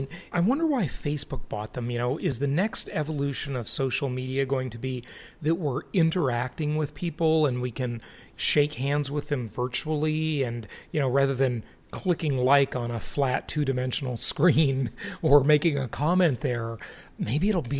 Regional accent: Los Angeles, California, United States; My hometown.

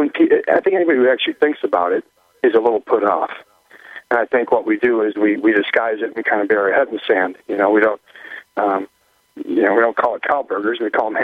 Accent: Wisconsin, United States; I grew up in Wisconsin. My grandparents had a farm.

